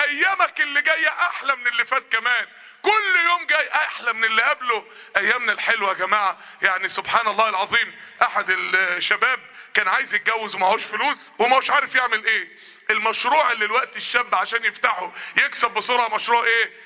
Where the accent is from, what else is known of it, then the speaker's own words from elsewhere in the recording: Mansoura, Dakahlia, Egypt; من عندنا من المنصورة اللي كان فتح القهوة دي